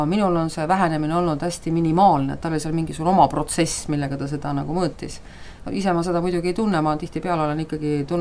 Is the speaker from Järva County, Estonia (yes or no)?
yes; Paide, Järva County, Estonia; ma hakkasin vaikselt siis rääkima, et ma olen Paidest.